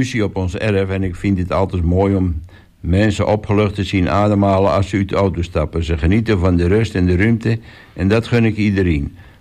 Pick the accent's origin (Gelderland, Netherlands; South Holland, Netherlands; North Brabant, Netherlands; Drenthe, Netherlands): North Brabant, Netherlands; Nuenen; also born or lived in 's-Hertogenbosch; Ik ben van origine een Brabantse. Ik ben geboren in de Bosch en ik ben op mijn 7e met mijn ouwe lui en broer en zus verhuisd naar Nuenen, vlakbij Eindhoven. Daar heb ik gewoond tot op mijn 19e op kamers ging.